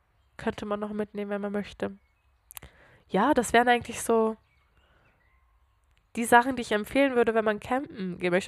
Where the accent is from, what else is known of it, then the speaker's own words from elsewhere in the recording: Switzerland; Für uns als Schweizer